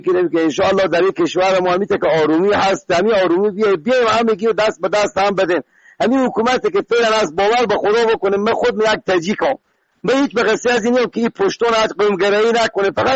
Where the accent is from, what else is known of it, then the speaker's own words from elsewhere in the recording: Afghanistan; ما خود ما افغانیم